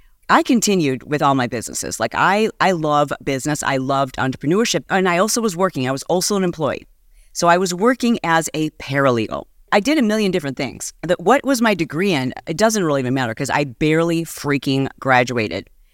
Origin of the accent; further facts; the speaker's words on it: Michigan, United States; I am from Michigan.